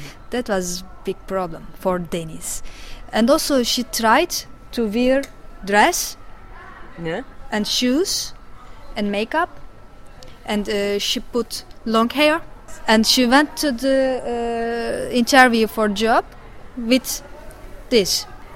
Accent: Turkey; English is a second language; I came from Turkey. I made a short film.

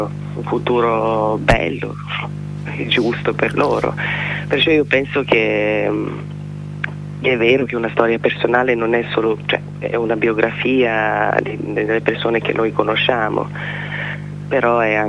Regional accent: Serbia; Italian is a second language; moved away as an adult; now in Italy; E quando sono arrivata in Italia nel 99, io sono arrivata un mese prima dei bombardamenti, perciò essere serbi era

